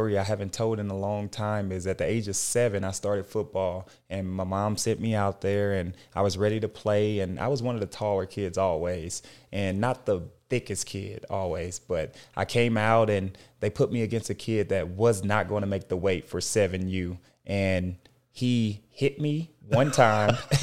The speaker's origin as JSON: {"language": "English", "town": "St. Louis", "region": "Missouri", "country": "United States", "moved": "yes", "said": "So I'm originally from the Midwest, St. Louis, Missouri. Okay. A town there in Missouri, small town. Well, at least growing up, it felt like a small town."}